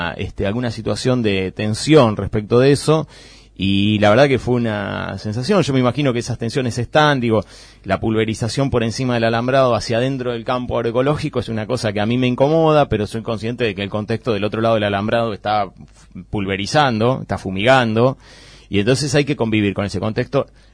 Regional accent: Bolívar, Buenos Aires Province, Argentina; en el caso mío nunca me fui de la chacra prácticamente, nunca me fui de Bolívar, entonces mi mirada es bien local

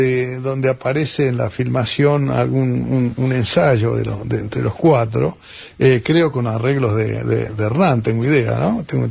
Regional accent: Paso de los Libres, Corrientes, Argentina; born there; also born or lived in San Luis; En Paso de los Libres Corrientes éramos vecinos de Paso de los Libres Corrientes cuando yo nací en Paso de los Libres Corrientes.

